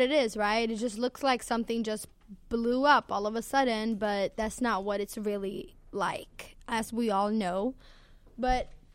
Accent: Sweden; But first of all, I'm from Sweden

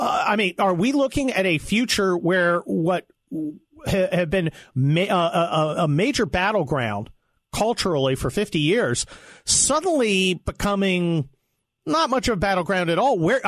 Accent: California, United States; I think my home state of California has actually made it mandatory.

